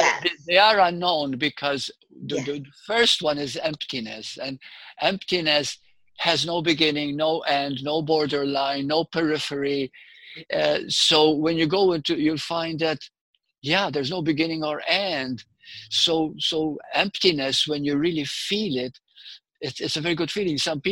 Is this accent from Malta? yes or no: yes; Malta; No. Malta, Europe.